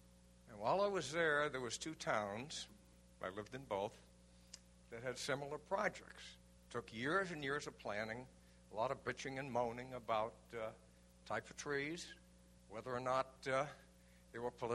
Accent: New England, United States; Of course, I'm from New England, and that's what we used to have.

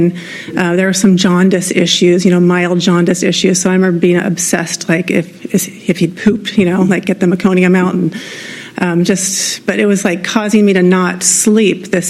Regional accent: San Luis Obispo, California, United States; I've lived in San Luis Obispo for a long time. My parents went to Cal Poly, so I grew up like camping in Pismo and Morro Bay

